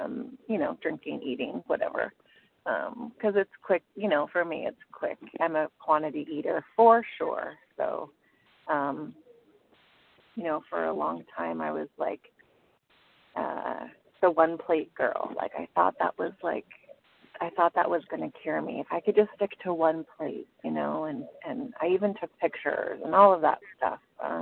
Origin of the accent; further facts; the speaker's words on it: San Diego, California, United States; I'm from San Diego, California, and I'm a compulsive overeater.